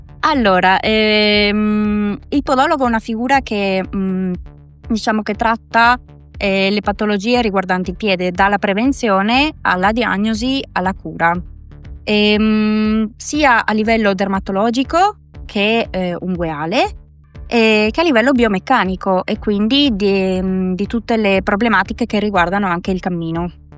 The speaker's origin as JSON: {"language": "Italian", "country": "Colombia", "also_born_or_lived": "Vicenza", "second_language": "Italian", "moved": "yes", "lives_now": "Milan, Italy", "said": "io sono di origine colombiana, sono arrivata in Italia circa 20 anni fa con la mia famiglia e sono arrivata inizialmente a Vicenza e successivamente per appunto continuare gli studi mi sono trasferita a Milano per una decina di anni."}